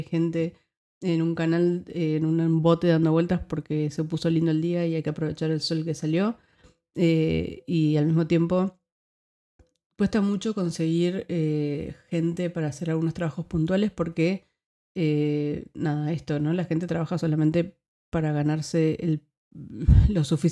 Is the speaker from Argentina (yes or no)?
yes; Argentina; now in Netherlands; algunos casos concretos de choques culturales que yo sufrí o de choque cultural que yo sufrí cuando me mudé de Argentina acá a Países Bajos.